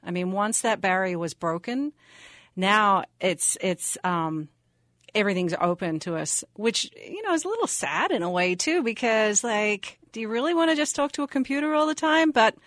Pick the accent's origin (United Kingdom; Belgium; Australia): Australia; I'm from Australia, and it's hard for me to put the filter on when I'm at work